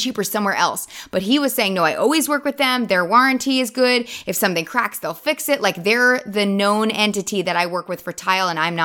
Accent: New Jersey, United States; we speak the same language. We're both from Jersey.

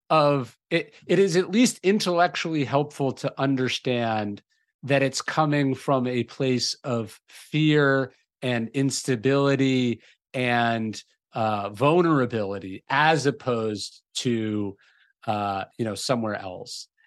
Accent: California, United States; now in Texas, United States; I'm from Northern California.

